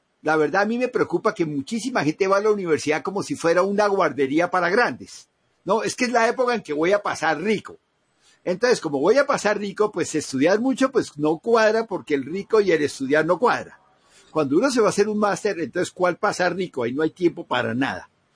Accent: Colombia; uno como colombiano sabe perfectamente los conflictos

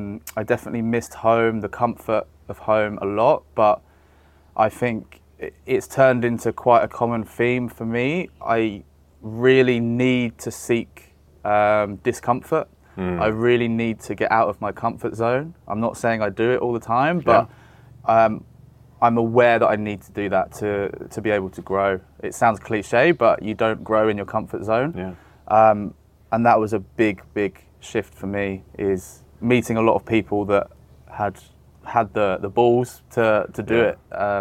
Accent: England, United Kingdom; also born or lived in London; So yeah, I'm from England originally.

